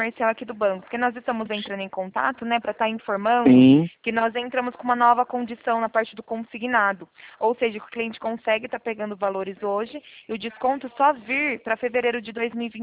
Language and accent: Portuguese; São Paulo, Brazil; Não sou de Assis, infelizmente, sou daqui de São Paulo.